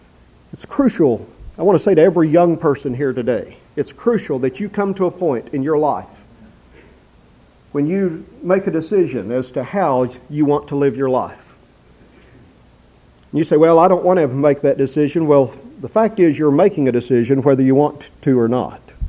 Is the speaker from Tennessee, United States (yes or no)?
no; Texas, United States; When I was a boy growing up in Texas, there was a popular youth chorus among Christian groups that was making the rounds.